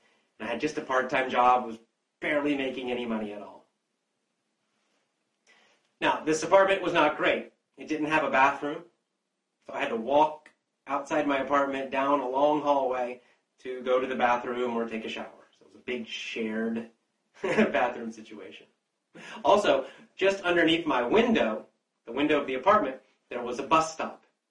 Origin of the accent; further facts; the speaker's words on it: Thailand; English is a second language; moved away as an adult; now in San Francisco, United States; I think back about 7.5 years ago to when I first moved to San Francisco. Moved to San Francisco from Thailand.